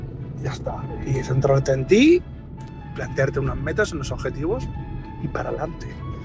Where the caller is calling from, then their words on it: Murcia, Region of Murcia, Spain; de Murcia.